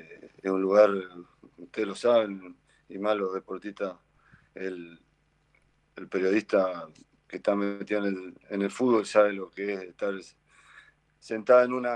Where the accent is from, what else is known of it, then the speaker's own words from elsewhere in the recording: Mendoza, Argentina; caminar tranquilo en mi provincia, aparte porque soy mendocino